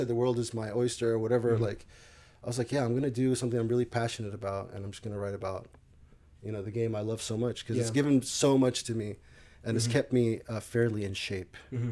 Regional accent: Riyadh, Riyadh Province, Saudi Arabia; that was me for like part of my life growing up in Riyadh.

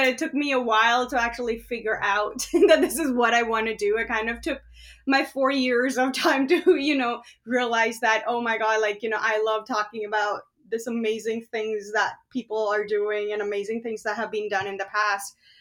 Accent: India; now in Canada; so I'm from India originally, they didn't really have very many places where you could do your bachelor's in astronomy. So I ended up, deciding to move away from my home country

